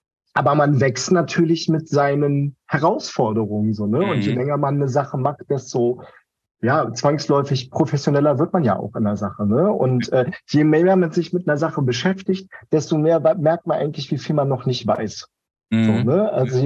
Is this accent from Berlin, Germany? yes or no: yes; Berlin, Germany; Ich bin aus Berlin. Ich bin gebürtiger Berliner.